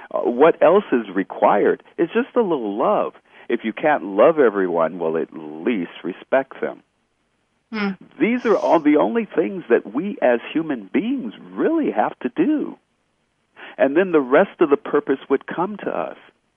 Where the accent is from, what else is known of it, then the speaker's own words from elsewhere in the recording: United States; born there; I happen to have been born in America.